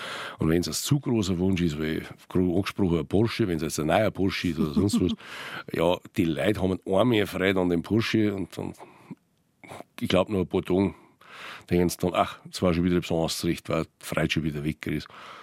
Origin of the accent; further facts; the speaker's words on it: Bavaria, Germany; Aber ansonsten ist es natürlich mein Heimat. Das heißt, also ich bin da drüben aufgewachsen.